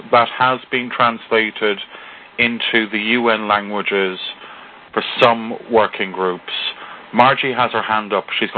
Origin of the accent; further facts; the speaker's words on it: Ireland; I'm Irish, so I will answer your question with a question. it's an Irish thing.